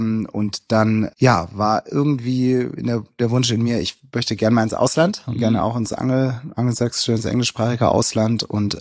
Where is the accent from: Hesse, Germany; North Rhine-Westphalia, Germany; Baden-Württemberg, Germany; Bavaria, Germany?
Baden-Württemberg, Germany; Ludwigsburg; also born or lived in Stuttgart / Rutesheim; ich bin im Marienhospital geboren in Stuttgart. Ich bin dann aufgewachsen, erst in Rutesheim, dann in Ludwigsburg vor allem. Das ist so im Speckgürtel von Stuttgart, eine ganz schöne Barockstadt.